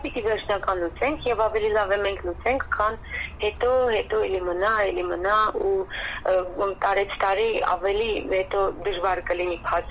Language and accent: Armenian; Karabakh, Azerbaijan; ես ինքս արցախցի եմ, բոլորին բարեկամները ուղղում եմ, բոլորն այնտեղ են